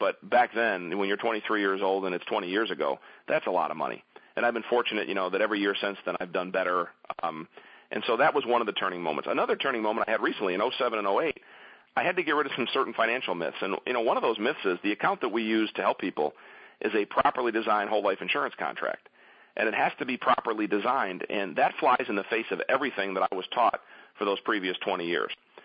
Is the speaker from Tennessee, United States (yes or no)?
no; Detroit, Michigan, United States; you know, I'm from Detroit, and the big news now in Detroit, of course, is the bankruptcy.